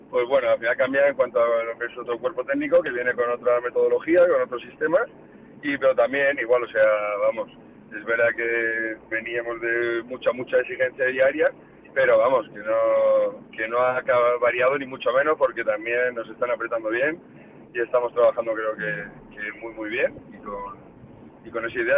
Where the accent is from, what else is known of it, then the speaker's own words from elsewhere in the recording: Madrid, Community of Madrid, Spain; como buen madrileño